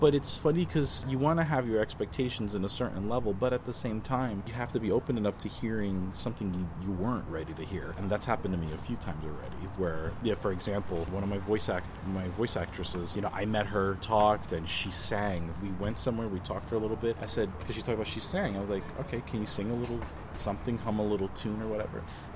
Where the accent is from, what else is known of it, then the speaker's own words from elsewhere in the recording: New Jersey, United States; I had a programmer back in the East Coast because I'm from New Jersey. So I had a programmer from back home.